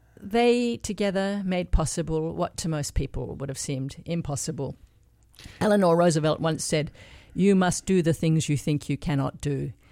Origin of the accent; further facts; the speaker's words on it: Australia; I can tell you, as an Australian, they just loved her.